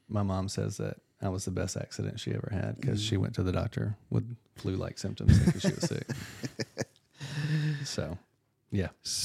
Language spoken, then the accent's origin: English; Mobile, Alabama, United States; I am from Mobile, Alabama, born and raised. My parents have been married 60 years this year.